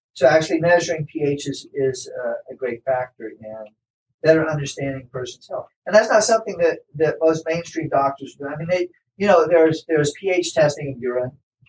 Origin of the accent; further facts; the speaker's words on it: Indiana, United States; I'm from Indiana, and a number of people in Indiana are maybe more conservative than people are out in California.